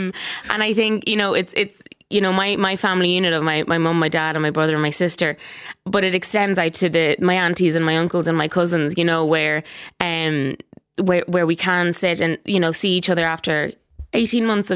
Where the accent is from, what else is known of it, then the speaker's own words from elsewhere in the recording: Ireland; As an Irish people